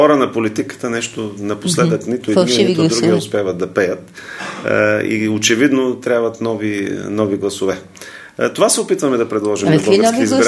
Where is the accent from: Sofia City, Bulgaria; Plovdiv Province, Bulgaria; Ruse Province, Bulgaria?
Plovdiv Province, Bulgaria; Plovdiv; аз съм роден и израсъл в Пловдив.